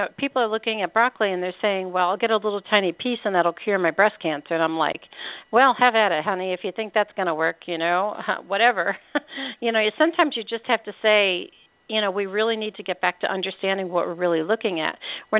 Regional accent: Northeast, United States; because I grew up in the Northeast in the 50s and the 60s, just north of Amish country, so we really had the best of food.

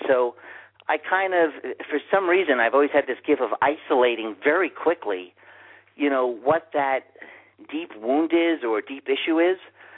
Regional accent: Manhattan, New York, United States; growing up in Manhattan and being a Yankee fan and a Jets fan and a Knicks fan and a Ranger fan.

